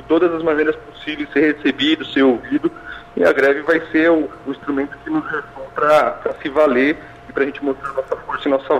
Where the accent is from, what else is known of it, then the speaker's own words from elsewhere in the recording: São Paulo, Brazil; Eu sou aqui de São Paulo